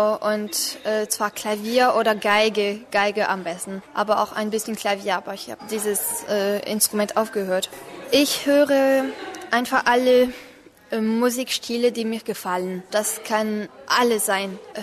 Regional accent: Rennes, Brittany, France; German is a second language; komme aus Rennes in der Bretagne, in Frankreich. Ich lerne Deutsch

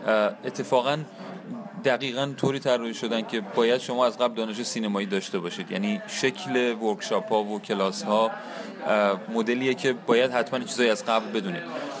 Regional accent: Iran; امسال هم باز من مشخصا از ایران اومدم.

